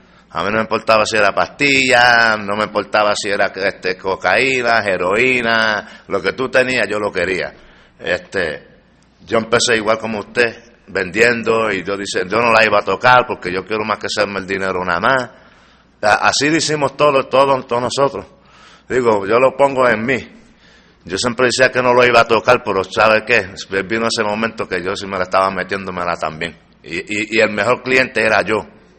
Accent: New York, United States; also born or lived in Puerto Rico; Yo soy de Puerto Rico y nací en Puerto Rico, pero criado en Nueva York, en el Bronx.

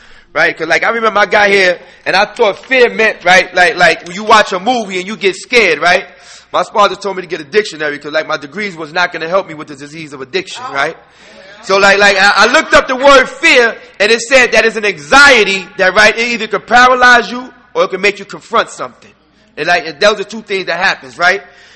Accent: New York, United States; And, we drove from a long distance as well, right? We're from New York.

